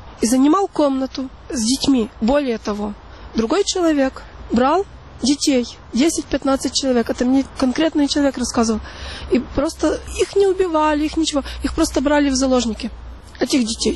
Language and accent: Russian; Zhovtva, Lviv Oblast, Ukraine; Я родилась в Жовтве. Это территория под Львовом. Это город.